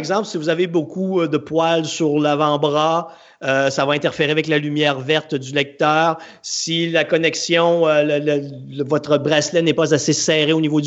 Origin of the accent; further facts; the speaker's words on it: Quebec City, Quebec, Canada; Québec, ville de Québec, province de Québec, ville de Québec.